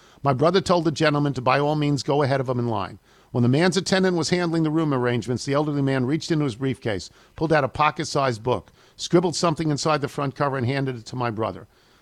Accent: New York City, New York, United States; I grew up in Queens. I attended Holy Cross High School.

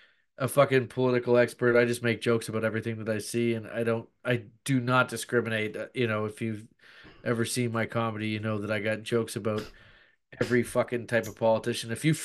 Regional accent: Canada; like as a Canadian, is he is like, I'm not American, I don't live in America

